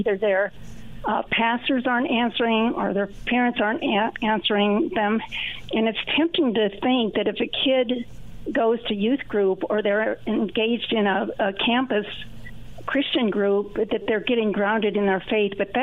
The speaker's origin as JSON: {"language": "English", "town": "Boulder", "region": "Colorado", "country": "United States", "lives_now": "Denver, United States", "said": "Well, I'm actually from Boulder, Colorado, and I live in Denver now"}